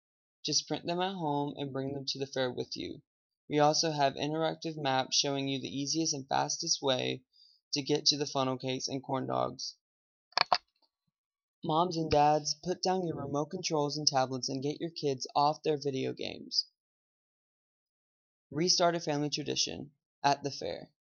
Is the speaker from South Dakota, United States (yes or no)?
no; California, United States; I grew up in Orange County, and as a kid, I always looked forward to attending the county fair with my grandparents, parents, cousins, and friends.